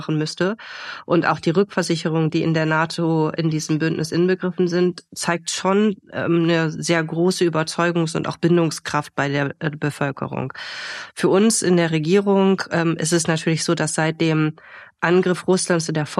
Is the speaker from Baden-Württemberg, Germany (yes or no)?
no; Emden, Lower Saxony, Germany; born there; now in Varel, Germany; Bin Mutter von zwei Kindern, gebürtige Ostfriesin aus Emden, bin deswegen leidenschaftliche Teetrinkerin und lebe jetzt eben mit meiner Familie im beschaulichen Farel.